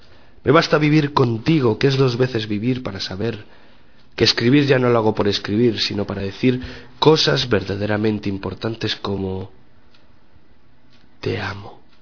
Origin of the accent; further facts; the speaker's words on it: Logroño, La Rioja, Spain; born there; yo nací en Logroño, ¿no? O sea, una ciudad de las Castillas viejas, porque se emancipó relativamente tarde de Castilla, al lado de un río. O sea que yo, digamos que yo no tengo ni la más remota idea del mar, vamos, no, nunca he crecido en él